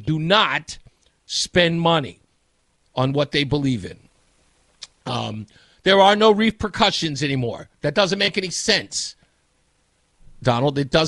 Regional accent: New York, United States; And I have to say this as a New Yorker.

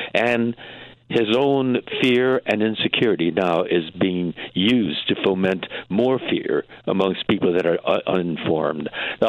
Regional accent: United States; We weren't the enemy, and we weren't aliens. We're American-born, educated here.

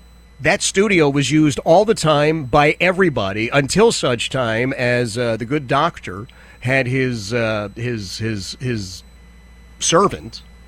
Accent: New York City, New York, United States; Jeff, I grew up in New York City. John Gambling, Rambling with Gambling, Howard Stern, Don Imus.

